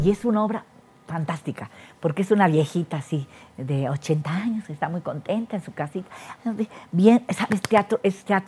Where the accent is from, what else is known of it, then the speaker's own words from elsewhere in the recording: Mexico; born there; Nacimos en México, nada más Beto y yo.